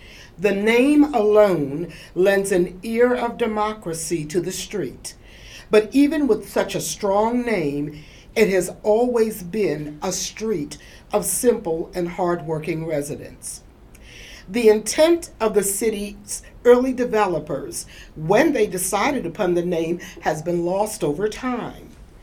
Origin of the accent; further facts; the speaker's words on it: Charleston, South Carolina, United States; now in Somerville, United States; I am from Charleston, South Carolina. I live in Somerville now, but I'm born and reared Charleston.